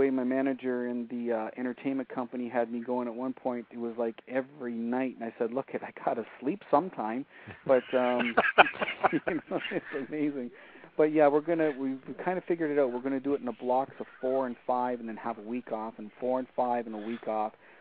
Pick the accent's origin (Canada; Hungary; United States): Canada; Sarnia, Ontario; like in Sarnia, kicking off my hometown.